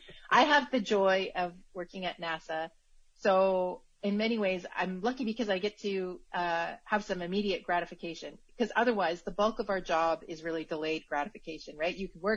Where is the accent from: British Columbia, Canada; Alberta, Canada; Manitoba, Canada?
Alberta, Canada; I grew up in Canada, in Alberta, and my parents, really wanted to embrace the new Canadian life, and we spent a lot of time outdoors.